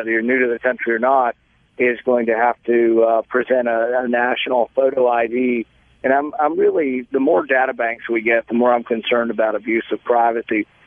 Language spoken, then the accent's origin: English; Southern United States, United States; Because I love the South, and I grew up